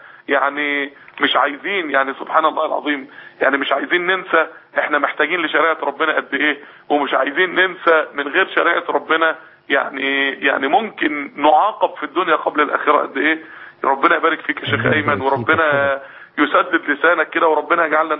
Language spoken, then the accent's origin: Arabic; Egypt; احنا عندنا في مصر